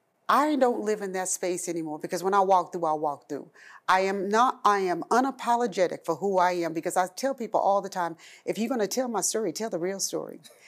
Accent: Oklahoma, United States; Although I'm still from Oklahoma

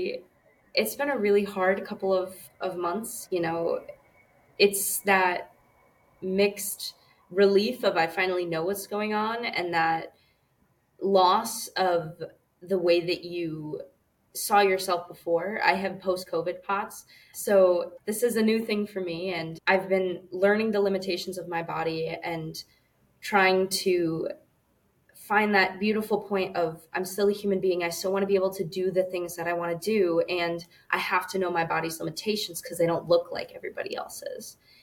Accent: Ann Arbor, Michigan, United States; I'm from Ann Arbor, Michigan.

